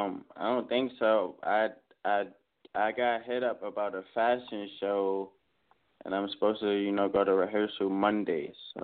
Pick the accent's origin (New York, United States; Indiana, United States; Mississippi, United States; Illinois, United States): New York, United States; New York City; I'm from Harlem, you know, so I don't know.